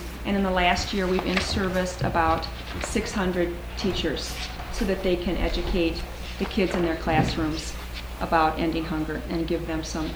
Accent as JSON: {"language": "English", "town": "Minneapolis", "region": "Minnesota", "country": "United States", "said": "We're from Minneapolis, Minnesota."}